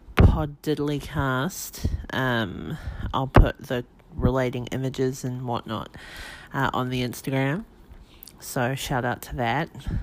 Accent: North Island, New Zealand; I am a Kiwi. I'm from New Zealand. grew up at the top of the North Island, and then went to uni in the middle of the North Island, and then lived and worked in this kind of top third of the North Island.

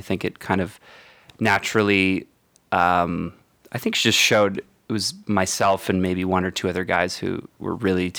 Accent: Hamilton, Ontario, Canada; I'm from Hamilton, which is just outside of Toronto

